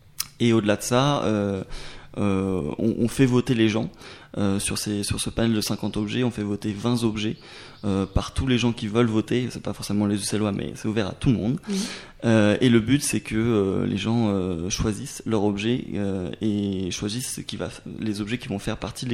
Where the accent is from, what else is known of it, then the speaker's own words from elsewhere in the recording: Le Havre, Normandy, France; je suis natif du Havre en Normandie.